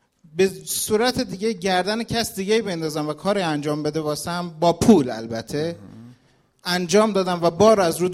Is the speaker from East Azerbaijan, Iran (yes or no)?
no; Kerman, Iran; از کرمان میام خدمتتون.